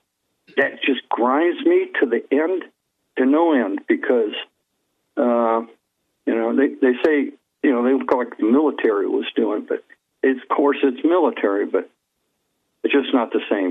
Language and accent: English; California, United States; I grew up in Southern California, Ventura County.